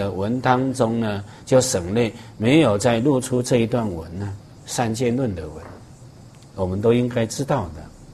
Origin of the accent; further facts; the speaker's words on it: China; 我们中国人的习惯就是长跪。